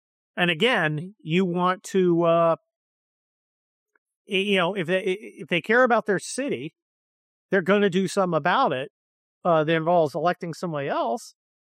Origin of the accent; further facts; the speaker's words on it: San Mateo, California, United States; I grew up in San Mateo, right? Which is next to San Francisco. And my mom was an elected official in San Mateo.